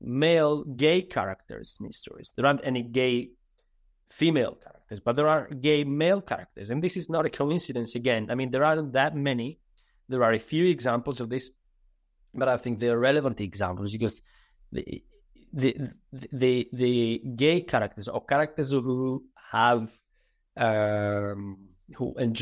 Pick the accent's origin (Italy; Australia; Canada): Italy; Sardinia; first language Sardinian; English is a second language; One is a translation I published in Sardinian, which is my mother tongue